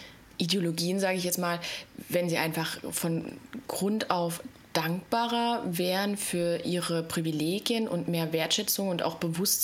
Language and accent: German; East Germany, Germany; also ich komme aus dem Osten